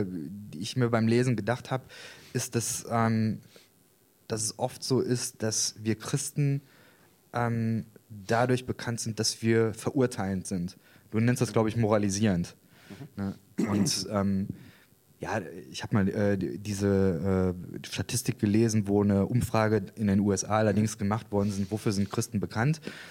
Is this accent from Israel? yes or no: yes; Israel; Ah, interessant, ich bin Israeli.